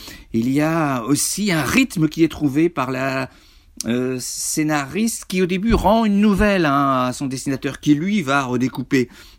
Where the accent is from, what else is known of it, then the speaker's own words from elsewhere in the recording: France; rien que chez nous, en France